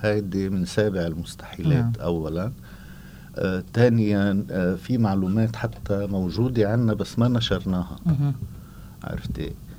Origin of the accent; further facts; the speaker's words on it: Lebanon; ورح أعطيكي مثل على ضيعتي طبعا من ضمن الضياع ضيعتي من الضياع الحلوة بلبنان